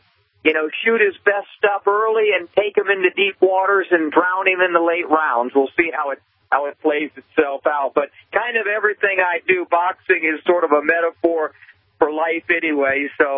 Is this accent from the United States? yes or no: yes; Miami, Florida, United States; I grew up in Miami and was blessed enough to, as a young boy, meet Muhammad Ali